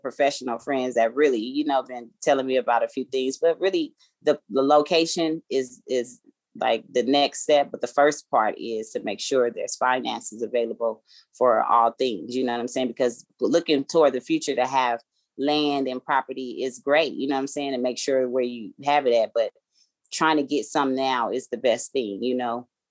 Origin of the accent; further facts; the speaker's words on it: Inglewood, California, United States; …, I'm from Inglewood, so I called …